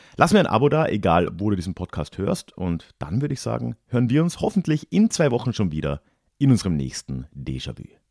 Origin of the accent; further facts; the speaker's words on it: Lenggries, Bavaria, Germany; Ich komme aber aus Lenggries in Oberbayern